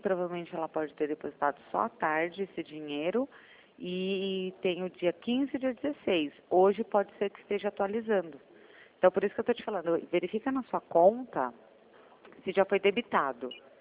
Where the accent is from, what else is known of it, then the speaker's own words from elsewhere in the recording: Sorocaba, São Paulo, Brazil; Eu sou de Sorocaba.